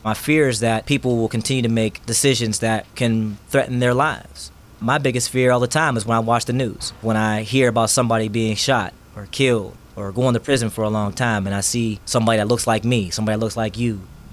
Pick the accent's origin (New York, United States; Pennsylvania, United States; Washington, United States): Pennsylvania, United States; Plum Borough; Originally, I'm from Plumborough, way out there in Holiday Park and Monroeville area.